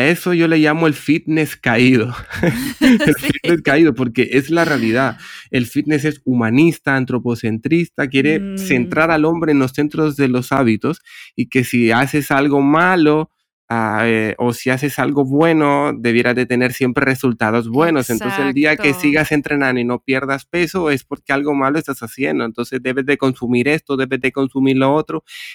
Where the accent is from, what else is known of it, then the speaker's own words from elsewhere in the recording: Honduras; yo soy hondureño y yo recuerdo, me como un café con un pan especial que hay en Honduras